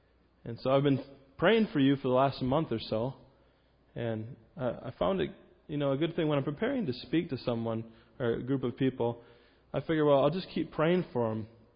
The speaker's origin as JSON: {"language": "English", "region": "Minnesota", "country": "United States", "tie": "born or raised there", "said": "And I grew up in Minnesota, going to this church."}